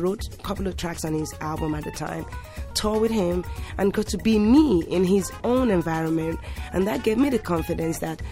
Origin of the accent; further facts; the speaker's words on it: Nigeria; also born or lived in England; Both my parents are originally from Nigeria. I was born in England and raised in Nigeria. My father sent me home when I was 4, and I spent 10 years.